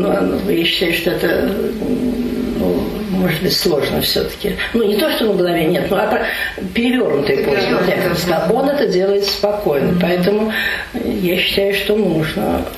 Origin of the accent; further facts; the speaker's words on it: Moscow, Russia; как бы мы и москвичи, и вообще россияне, я не боюсь этого слова